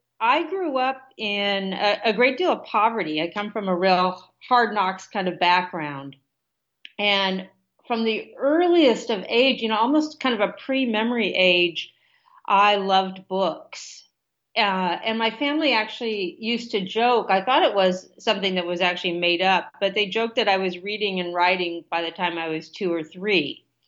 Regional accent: Portland, Oregon, United States; I grew up in Portland, Oregon.

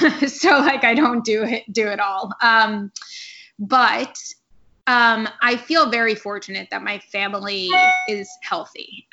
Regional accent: New York, United States; my parents still have the house I grew up in outside of New York.

